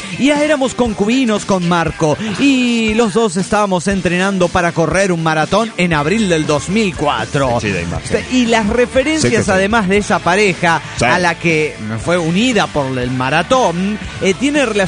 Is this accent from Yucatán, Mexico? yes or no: yes; Mérida, Yucatán, Mexico; de Mérida, Yucatán, México.